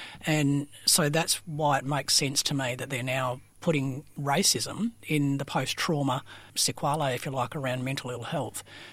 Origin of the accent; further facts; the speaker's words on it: Useless Loop, Western Australia, Australia; also born or lived in Carnarvon, Australia; So we were mostly, the reason why I was born in Carnarvon, we didn't actually live in Carnarvon, we lived in a big metropolis called Useless Loop